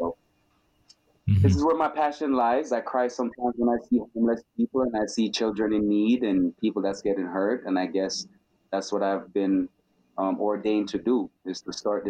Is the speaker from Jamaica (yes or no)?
yes; Jamaica; also born or lived in Canada; now in New York, United States; Originally, like I said, I came from Jamaica. Came to Canada in the 80s, and then I did a lot of stuff here in Canada, and then I moved to the United States is when I moved to New York